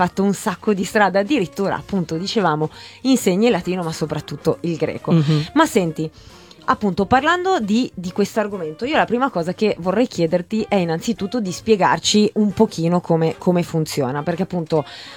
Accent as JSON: {"language": "Italian", "country": "Chile", "tie": "born or raised there", "said": "io ho fatto le scuole all'estero, sono sì, nata e cresciuta in Cile"}